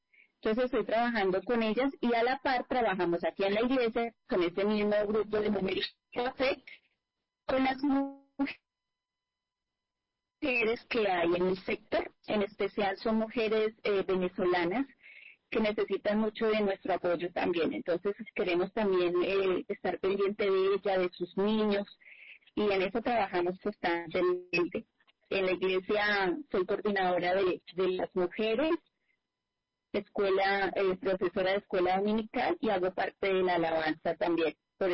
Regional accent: La Mesa, Cundinamarca, Colombia; born there; Nací en la mesa con Dinamarca, adoro mi pueblito, calientico y delicioso como tal.

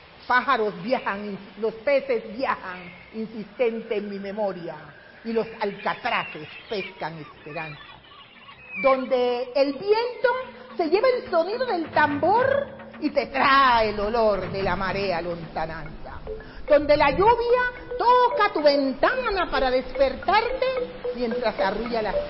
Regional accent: Guapi, Cauca, Colombia; born there; now in Buenaventura, Colombia; Nací en Guapicauca, vivo en Buenaventura, bueno, y en cualquier parte de Colombia

